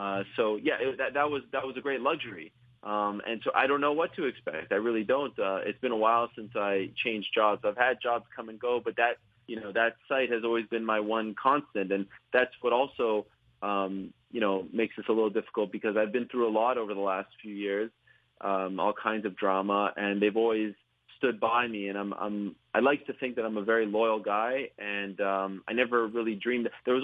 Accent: Canada; I grew up in Canada.

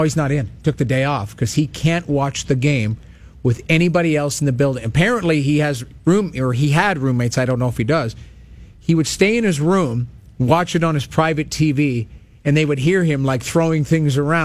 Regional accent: Edmonton, Alberta, Canada; You know, I grew up in Edmonton.

